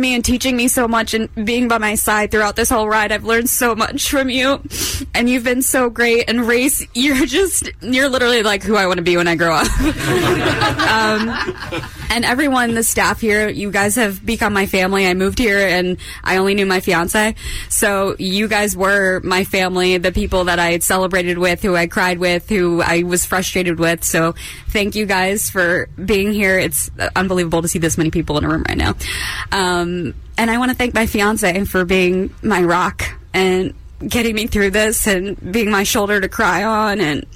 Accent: Florida, United States; now in New York City, United States; I grew up in Florida. I never thought that I would be here. Like, I think I was 30 when I came to New York City

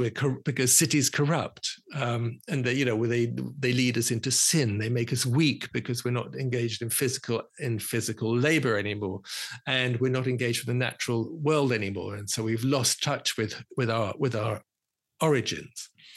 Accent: London, United Kingdom; I said, I was born in London. I'm a Londoner."

